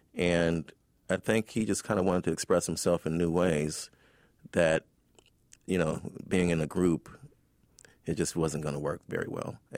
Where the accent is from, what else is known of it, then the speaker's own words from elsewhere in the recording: Chicago, Illinois, United States; As a poor black kid growing up in Chicago, I mean, you're just very observant.